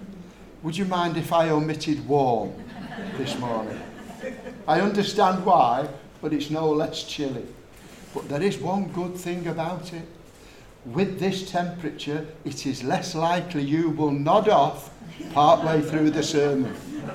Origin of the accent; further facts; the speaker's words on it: Latchford, North West England, United Kingdom; And in the little Gospel Hall chapel where I grew up in Latchford